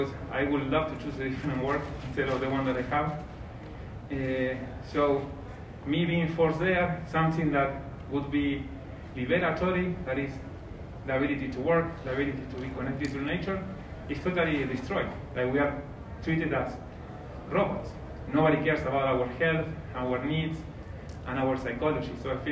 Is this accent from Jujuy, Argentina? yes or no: yes; Jujuy, Argentina; English is a second language; I'm from Argentina, I'm from Les Poblis, so I live in Jujuy